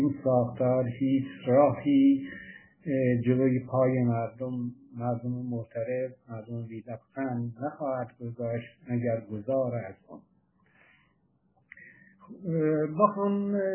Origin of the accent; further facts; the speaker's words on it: Iran; من واقعا به عنوان یک ایرانی، یک هموطن اشک می‌ریزم